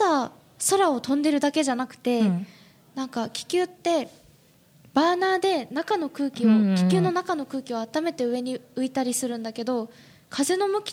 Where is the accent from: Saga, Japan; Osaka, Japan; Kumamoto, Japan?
Saga, Japan; 私のふるさとということで、今回私の地元の佐賀の、秋一押しイベントを紹介したいと思います